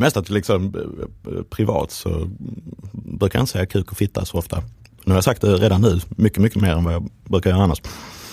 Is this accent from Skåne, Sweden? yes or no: yes; Eslöv, Skåne, Sweden; jag kommer ju från Eslöv